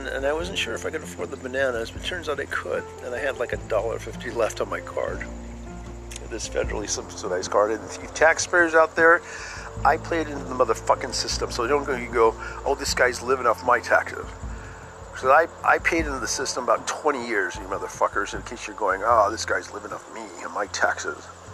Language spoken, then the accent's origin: English; United States; I'm an American. I'm proud to be American, you know, right or wrong.